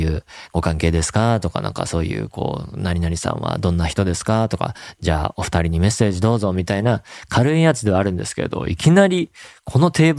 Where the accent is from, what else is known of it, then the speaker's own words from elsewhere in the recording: Tohoku, Japan; 私は数年前まで地元の東北で結婚式場での音響スタッフをしていました。